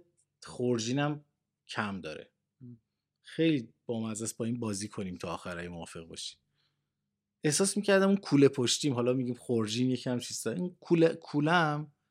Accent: Zanjan, Zanjan Province, Iran; خب طبیعیه برای ما کنتراست داره از فضایی که من از زنجان اومدم، ندیده بودم

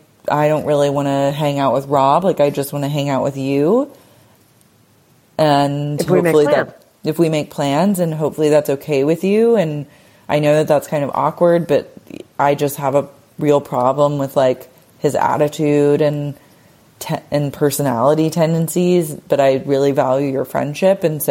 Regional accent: London, United Kingdom; now in Australia; Before I moved to Australia, I grew up in slash around London and worked as a journalist.

